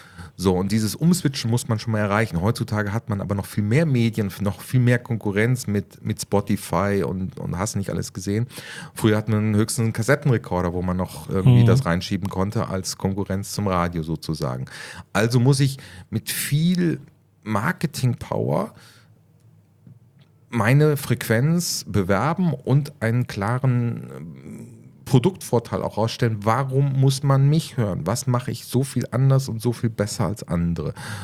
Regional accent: Northern Germany, Germany; now in Mallorca, Spain; ich habe es dann als Norddeutscher so sukzessive immer ein bisschen tiefer geschafft. Österreich, Schweiz, naja. Und dann kam eine Zufallsbegegnung und dann ist es plötzlich Mallorca geworden.

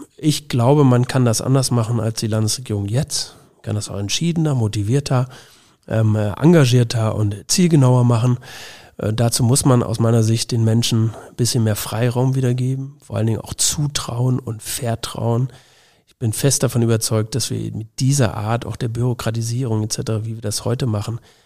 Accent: Lower Saxony, Germany; also born or lived in Bavaria / Baden-Württemberg / Hesse; das ist mein Heimatland, ich bin hier geboren und ich halte das für eins der aufstrebenden Bundesländer in Deutschland.

